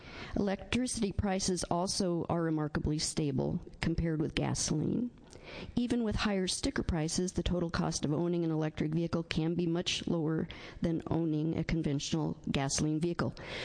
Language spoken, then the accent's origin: English; Forest Grove, Oregon, United States; I'm from Forest Grove.